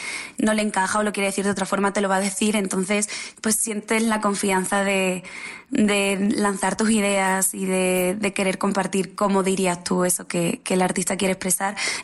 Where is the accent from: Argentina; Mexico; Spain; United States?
Spain; Jaén, Andalusia; Yo soy de Jaén, Andalucía, entonces pues tengo las raíces del flamenco.